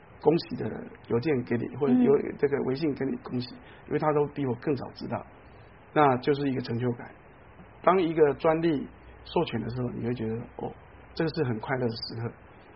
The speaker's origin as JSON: {"language": "Chinese", "country": "Taiwan", "tie": "born or raised there", "lives_now": "Nanjing, China", "said": "我们小时候在台湾学过朱自清的背影"}